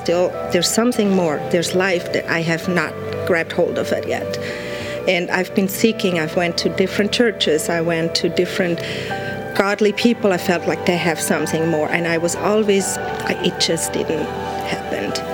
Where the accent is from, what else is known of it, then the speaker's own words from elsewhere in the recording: Switzerland; moved away; I grew up in Switzerland, and I came here about 21 years ago.